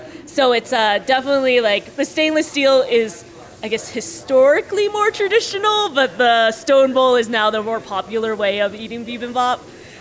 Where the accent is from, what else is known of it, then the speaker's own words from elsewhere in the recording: Massachusetts, United States; So, growing up on Cape Cod, it's a predominantly white area